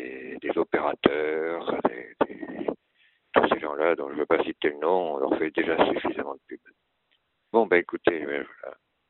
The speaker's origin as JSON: {"language": "French", "town": "Bordeaux", "region": "Nouvelle-Aquitaine", "country": "France", "said": "je suis de Bordeaux, j'étais dans le sud-ouest."}